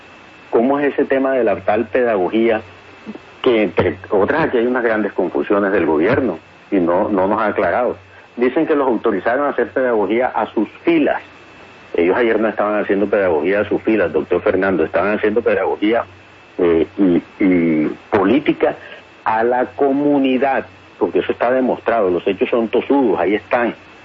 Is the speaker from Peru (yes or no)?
no; Magdalena, Colombia; also born or lived in La Guajira; prácticamente soy mitad magdalenense y mitad guajiro.